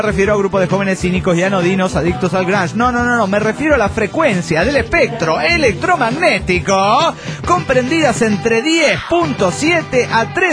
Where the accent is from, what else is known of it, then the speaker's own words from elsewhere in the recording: Tunja, Boyacá, Colombia; de Tunja, Colombia.